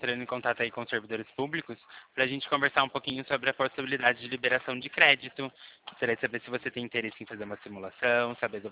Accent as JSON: {"language": "Portuguese", "town": "Limeira", "region": "São Paulo", "country": "Brazil", "said": "Eu sou daqui do interior de São Paulo, da Central."}